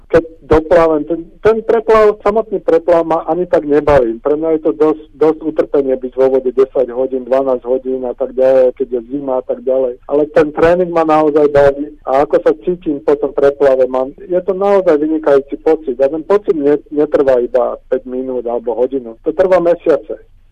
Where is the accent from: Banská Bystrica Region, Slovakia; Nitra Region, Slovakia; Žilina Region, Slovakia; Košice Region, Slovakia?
Žilina Region, Slovakia; Žilina; also born or lived in Bratislava; now in Sydney, Australia; Tak ja som vyrastal v Žiline. Ja žijem v Austrálii posledných 20 rokov, ale predtým som žil v Žiline a v Bratislave.